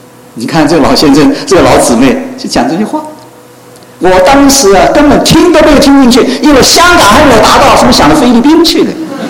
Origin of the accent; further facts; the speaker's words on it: Guangdong, China; also born or lived in Hong Kong; 我是广东人，我学经济，我没有信主以前很想做生意，